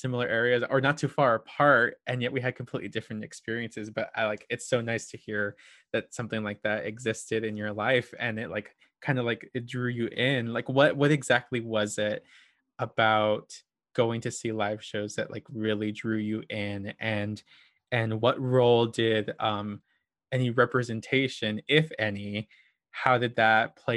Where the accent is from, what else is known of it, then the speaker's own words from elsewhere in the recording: California, United States; I'm also from Southern California, but I grew up in like San Bernardino, Riverside County areas.